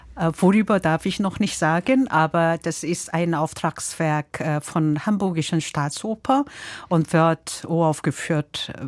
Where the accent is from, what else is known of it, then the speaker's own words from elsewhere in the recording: South Korea; German is a second language; ich bin ja in Korea geboren und aufgewachsen mit westlichen klassischer Musik und aber auch also koreanische traditionelle Musik.